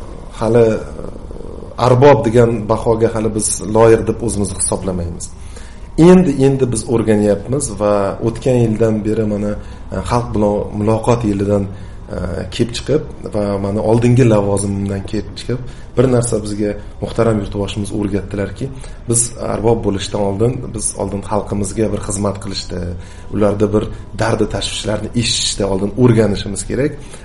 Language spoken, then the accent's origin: Uzbek; Fergana, Fergana Region, Uzbekistan; Albatta, o'zim Farg'onalikman. Deb Farg'onada fermerlik ham qilganmiz.